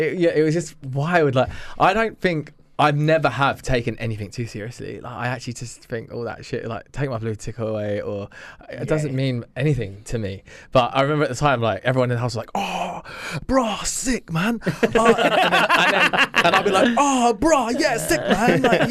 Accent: Spain; Like I grew up in Spain, I was so naive

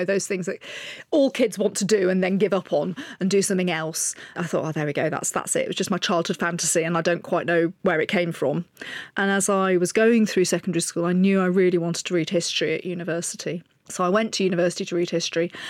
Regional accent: Sheffield, Yorkshire and the Humber, United Kingdom; I come from Sheffield. It's nowhere near any military.

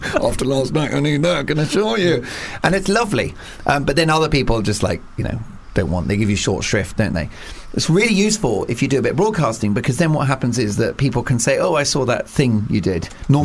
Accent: England, United Kingdom; also born or lived in Scotland; I don't mean that there was any racism towards me, but I wasn't Scottish. I was an Englishman.

